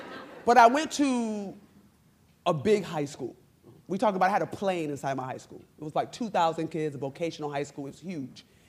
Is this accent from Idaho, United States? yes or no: no; Rochester, New York, United States; If anybody knows me, I'm from Rochester, New York. I take that seriously, being from Rochester, New York, because we hate New Yorkers.